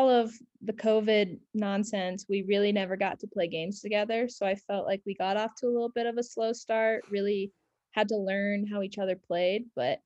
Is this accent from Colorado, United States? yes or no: yes; Colorado, United States; Well, growing up in Colorado, the obvious camping and hiking are big favorites of mine.